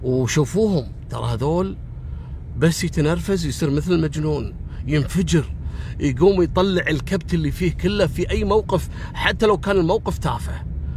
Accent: Kuwait; احنا عندنا في الكويت نسميه السكوتي لوتي

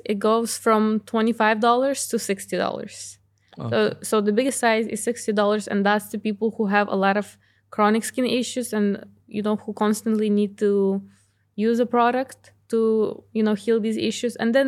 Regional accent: Novovolynsk, Volyn Oblast, Ukraine; because I grew up in Ukraine, first of all, in a very small city. It's 50,000 people.

